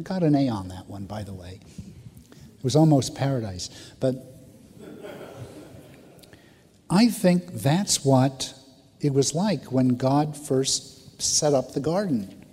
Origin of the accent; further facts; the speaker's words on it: Manhattan, New York, United States; I'm not, I'm a city kid. I was born in Manhattan.